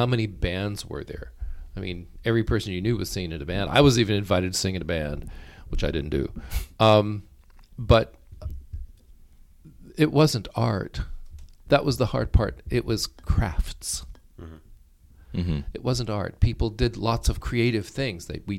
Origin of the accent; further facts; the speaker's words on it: United States; I tell them that I'm an American and I don't have a clue.